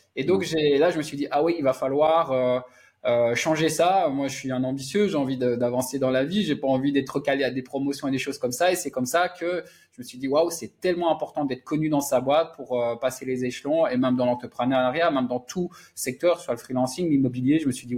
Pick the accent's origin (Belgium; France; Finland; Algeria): Belgium; Brussels, Brussels-Capital Region; moi, je suis de Belgique, de Bruxelles, et en Belgique, il faut parler le français et le néerlandais.